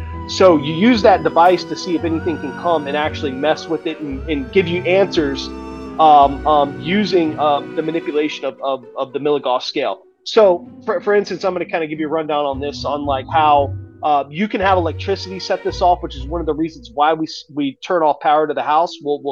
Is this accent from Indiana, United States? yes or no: no; Huntsville, Alabama, United States; also born or lived in Salt Lake City / Houston; now in New Orleans, United States; So I originally grew up in Huntsville, Alabama, okay. But I've lived in several other cities before I moved to New Orleans.